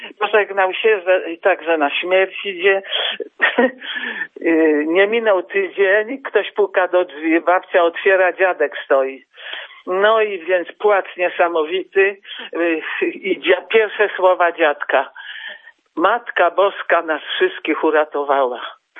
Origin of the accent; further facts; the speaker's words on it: Warsaw, Masovian Voivodeship, Poland; jestem z Warszawy